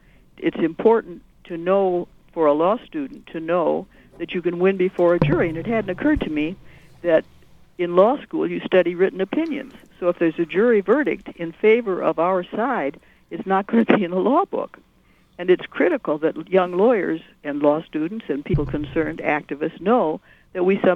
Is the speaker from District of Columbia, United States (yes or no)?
no; East Lansing, Michigan, United States; I grew up in East Lansing, Michigan, and that was an auto city.